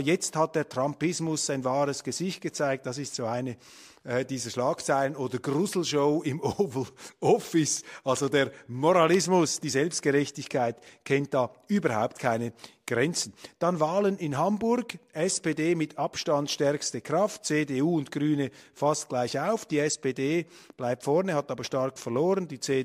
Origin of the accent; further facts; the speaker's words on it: Switzerland; Als Schweizer maße ich mir da keine Urteile an.